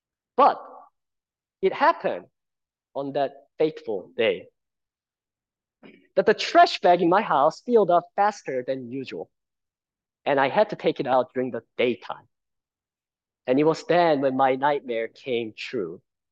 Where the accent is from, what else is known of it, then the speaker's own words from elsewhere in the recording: Cambodia; And I grew up in Cambodia, one of the poorest countries, experienced a lot of different things.